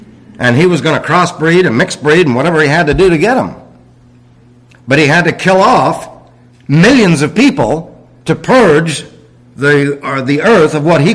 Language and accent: English; New York, United States; now in Arizona, United States; We have a tape of our three girls when we're coming cross country from New York to Arizona.